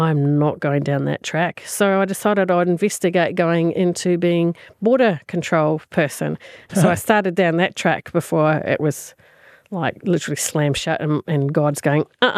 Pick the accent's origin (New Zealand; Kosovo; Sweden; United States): New Zealand; part of the community I grew up in New Zealand was a tiny community, and the two biggest gossips in town were the local GP and the local priest.